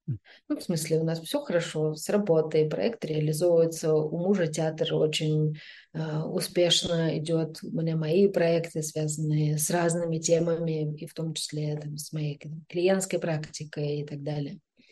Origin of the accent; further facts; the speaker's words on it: Smolensk, Smolensk Oblast, Russia; also born or lived in Khanty-Mansiysk / Kazan; То есть я сама из Смоленска, мой муж из Тобольска, потом мы 10 лет жили в Ханты-Мансийске, это север, потом мы жили, ну, 10 лет в Казани.